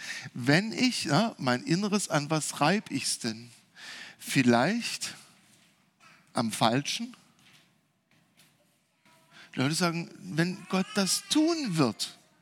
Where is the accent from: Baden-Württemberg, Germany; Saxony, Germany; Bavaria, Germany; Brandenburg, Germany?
Saxony, Germany; Ich bin im Erzgebirge aufgewachsen.